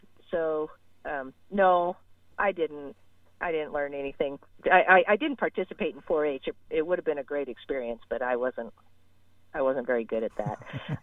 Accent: Oregon, United States; I grew up in Oregon in the Willamette Valley. And I lived in town until I was 10.

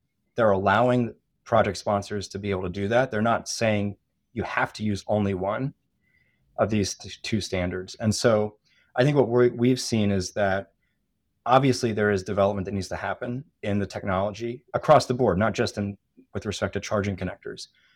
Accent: New Jersey, United States; But no, I grew up in New Jersey, outside of Philadelphia.

